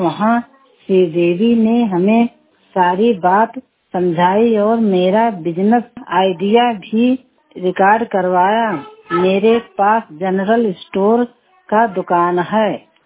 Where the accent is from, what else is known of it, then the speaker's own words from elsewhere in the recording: Balrampur, Uttar Pradesh, India; और हम हरैया सदगरवा बलरामपुर से हैं।